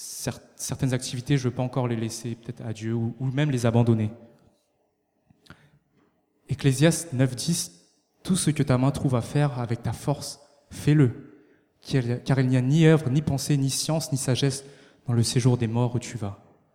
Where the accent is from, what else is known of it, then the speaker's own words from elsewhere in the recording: China; French is a second language; Excusez-moi, je suis chinois, je ne peux pas bien parler français.